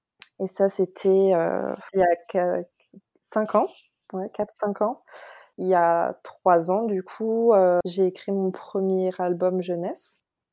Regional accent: Schirmeck, Grand Est, France; ma librairie, j'ai choisi de l'ouvrir dans un petit village qui s'appelle Schirmeck. Et c'est là où j'ai grandi, en fait. C'est un peu perdu dans la montagne.

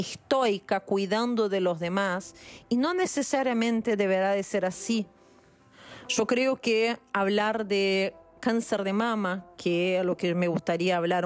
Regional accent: Brazil; moved away; Yo soy brasileña, hace 22 años que estoy acá.

